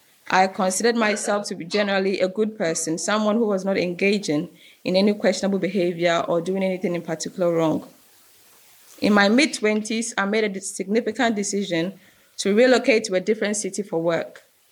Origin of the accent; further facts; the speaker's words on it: Cape Coast, Central Region, Ghana; To give you a little bit of my background, I grew up in a town called Cape Coast. I'm a Ghanaian.